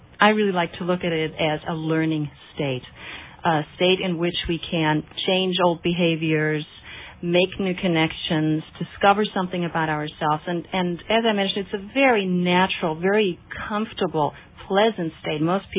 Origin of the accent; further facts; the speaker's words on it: Germany; English is a second language; moved away as an adult; also born or lived in Boulder, United States; now in Santa Cruz, United States; I am actually originally from Germany, and I immigrated from Germany in 1980 to Boulder, Colorado